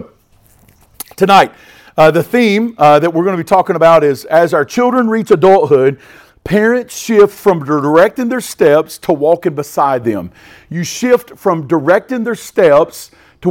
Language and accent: English; Boomer, North Carolina, United States; I'm a redneck from Boomer and I eat liver mush.